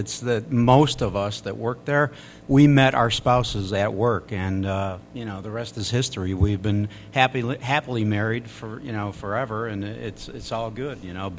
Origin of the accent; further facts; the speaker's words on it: Chicago, Illinois, United States; moved away as an adult; it wasn't until I got into college where I moved away from the Chicago area in 1972